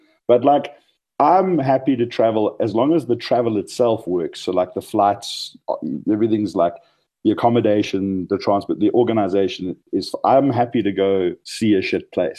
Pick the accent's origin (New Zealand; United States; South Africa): South Africa; I'm South African.